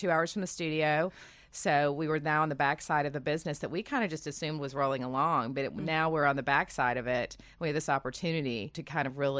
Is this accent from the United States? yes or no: yes; Lexington, Kentucky, United States; my parents' farm is, again, 30 minutes outside of Lexington, where I grew up, 30 minutes outside of Lexington.